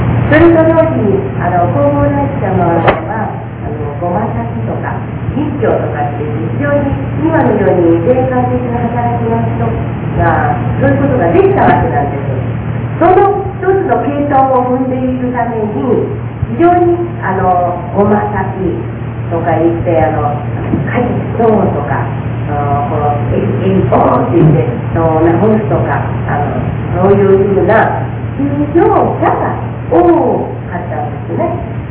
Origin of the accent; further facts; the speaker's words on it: Kagoshima, Japan; born there; として鹿児島に生まれた頃に小さいの観音像を修理したことがあるんだそうです。